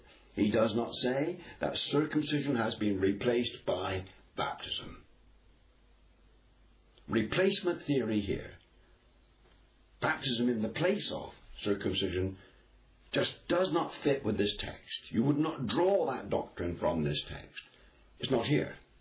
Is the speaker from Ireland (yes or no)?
no; United Kingdom; I come from the United Kingdom, And the Church of England, I know they've changed the wording, but it's still the same underneath.